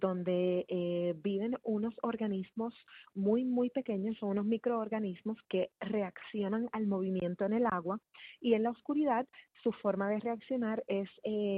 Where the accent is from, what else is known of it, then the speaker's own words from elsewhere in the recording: Puerto Rico; tenemos una cultura rica, vibrante, que se mantiene viva a través de lo que es nuestra gente, que somos los boricuas.